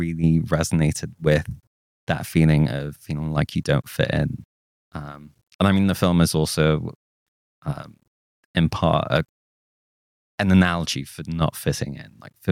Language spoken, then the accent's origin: English; Cyprus; I grew up in Cyprus, which growing up, I watched a lot of TV, a lot of movies.